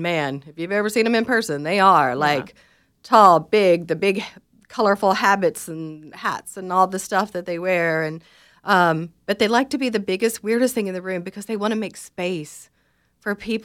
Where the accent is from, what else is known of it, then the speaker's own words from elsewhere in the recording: Texas, United States; And I'm from East Texas, which is a green part of Texas, but it's not.